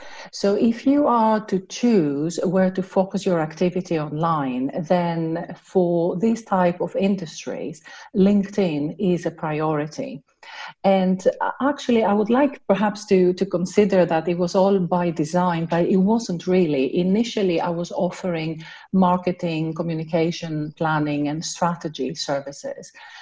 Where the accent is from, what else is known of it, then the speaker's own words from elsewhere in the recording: Athens, Attica, Greece; English is a second language; moved away as an adult; now in United Kingdom; I'm from Athens. I've been in the UK for 20 years